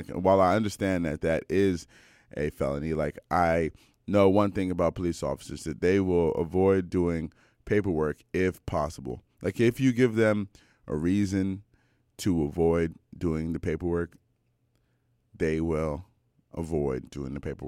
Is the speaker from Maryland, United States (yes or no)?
yes; Silver Spring, Maryland, United States; I am from Silver Spring, Maryland.